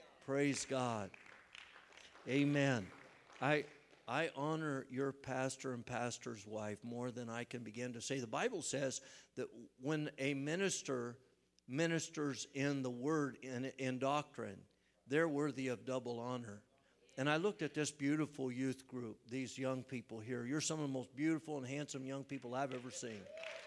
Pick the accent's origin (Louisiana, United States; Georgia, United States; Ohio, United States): Ohio, United States; born there; I was born in Southern Ohio. I've lived all over